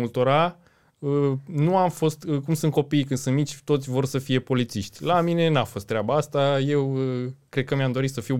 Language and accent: Romanian; Râmnicu Vâlcea, Vâlcea County, Romania; mergeam la stadion în Râmnicu Vâlcea, sunt din Râmnicu Vâlcea